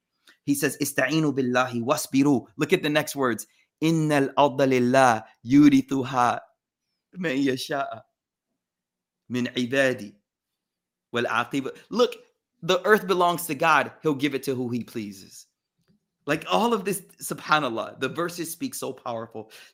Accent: Texas, United States; I'm from Texas, so it's, you know, this ain't my first rodeo.

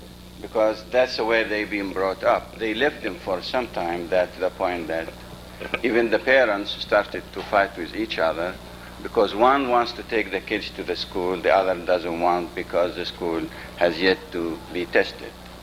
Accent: Houston, Texas, United States; I am from Houston. Texas, and I'm associated

